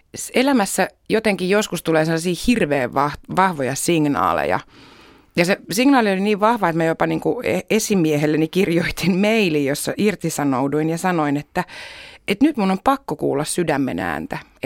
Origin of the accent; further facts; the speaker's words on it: Helsinki, Uusimaa, Finland; Helsinkihän on aina ollut mun kotikaupunki lukuun ottamatta niitä vuosia, jotka on asunut ulkomailla muuallakin kuin Virossa.